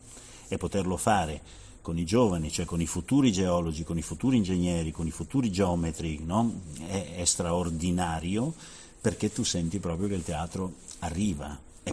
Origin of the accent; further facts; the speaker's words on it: Friuli-Venezia Giulia, Italy; Beh, intanto io sono friulano e quindi sono nato un po' dopo, quindi, però diciamo che la zona di Erto e Casso, io sono proprio della provincia di Pordenone. È nella mia storia, è nelle mie radici